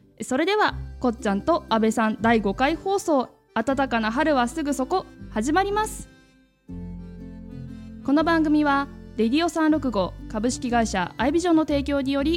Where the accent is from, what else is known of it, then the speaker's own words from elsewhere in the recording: Saitama, Japan; 私埼玉の人間なんですけど